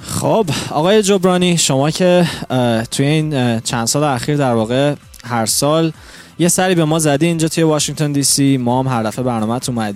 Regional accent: Iran; به عنوان یک ایرانی

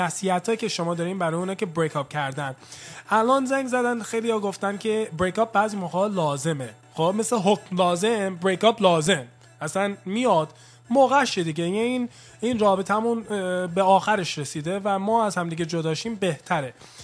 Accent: United States; Persian is a second language; خود منم که دورگه هستم. یعنی چی؟ یعنی پدرم ایرونیه، مادرم هم آمریکاییه، تو آمریکا هم بزرگ شدم. به خاطر همینه که لهجه دارم. اگر مثلا فارسی صحبت میکنم با لهجه صحبت میکنم.

